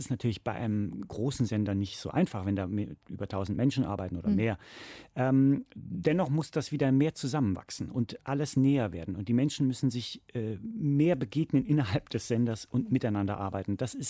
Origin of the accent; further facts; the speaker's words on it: Wiesbaden, Hesse, Germany; wo ich herkomme, in Wiesbaden